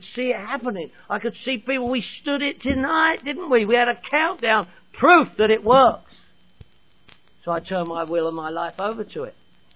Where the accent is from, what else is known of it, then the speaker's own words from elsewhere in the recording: London, United Kingdom; I'm from London, England.